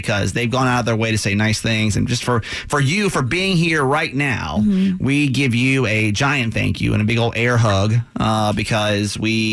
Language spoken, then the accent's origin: English; California, United States; now in Baltimore, United States; We came from California